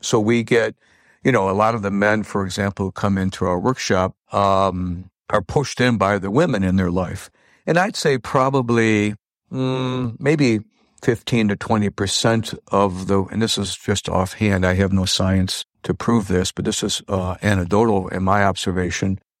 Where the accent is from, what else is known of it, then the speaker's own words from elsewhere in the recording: Michigan, United States; I'm from Michigan, and we worked out at a children's hospital in Detroit